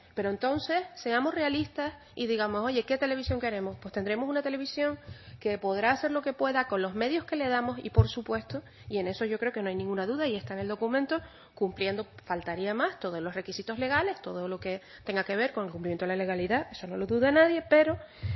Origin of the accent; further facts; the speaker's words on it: Canary Islands, Spain; un pueblo como el canario, que tiene una idiosincrasia propia y que vive en un mundo globalizado donde cada vez es más difícil mantener nuestras señas culturales, nuestras señas de identidad